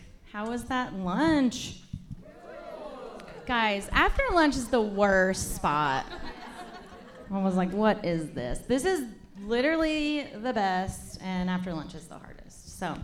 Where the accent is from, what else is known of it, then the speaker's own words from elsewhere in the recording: Memphis, Tennessee, United States; I'm originally from Memphis. Sometimes when I'm around Southern people, that comes out a little much